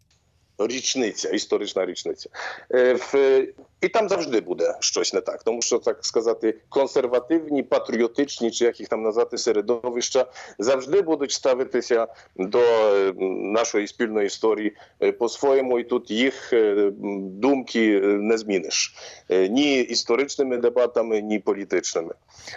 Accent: Poland; Ukrainian is a second language; Я, може, тут кажу трошки недипломатично і непатріотично, як поляк

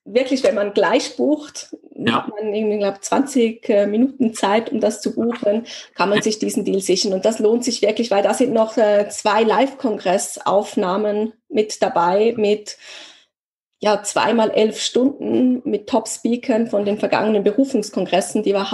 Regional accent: Zurich, Switzerland; Wir Zürcher sind nicht so langsam.

